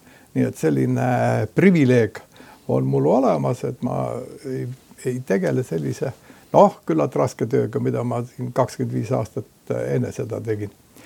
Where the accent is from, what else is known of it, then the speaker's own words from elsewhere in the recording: Saare County, Estonia; accent: Saaremaa; Et ma kardan, et mul on Saarema aktsent suhteliselt vähe alles jäänud.